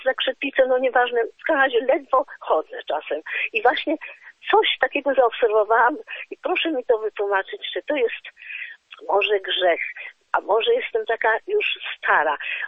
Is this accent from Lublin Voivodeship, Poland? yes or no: no; Warsaw, Masovian Voivodeship, Poland; A sama jestem z Warszawy, przepraszam … z Warszawy.